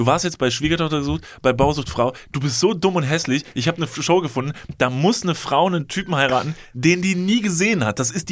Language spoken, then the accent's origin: German; Kevelaer, North Rhine-Westphalia, Germany; ich komme aus Kevel, ich kenne mich gut aus mit der Thematik.